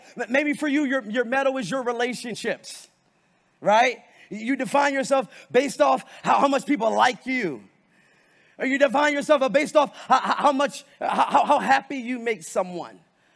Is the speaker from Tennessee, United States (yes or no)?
no; Strongsville, Ohio, United States; I'm going to take you back to 2001 when I grew up in Strongsville, Ohio